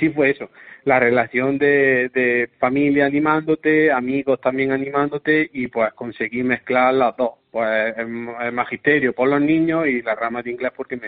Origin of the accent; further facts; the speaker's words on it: Andújar, Andalusia, Spain; aquí en mi pueblo, en Andújar